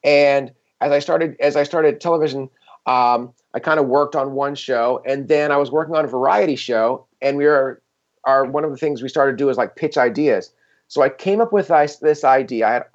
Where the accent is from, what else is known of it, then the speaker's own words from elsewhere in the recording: Chapel Hill, North Carolina, United States; I grew up in Chapel Hill, where the University of North Carolina is.